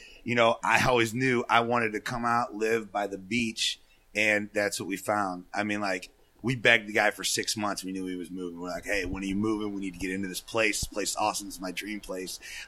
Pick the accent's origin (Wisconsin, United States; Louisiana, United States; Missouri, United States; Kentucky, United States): Missouri, United States; St. Louis; now in Aptos, United States; I got the opportunity to book a couple of shows in my hometown of St. Louis for him.